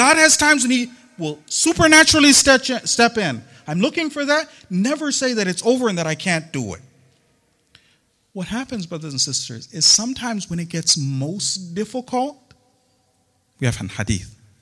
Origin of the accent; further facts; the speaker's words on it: United States; Forgive me, I'm an American, I'm bad, I know, it's okay.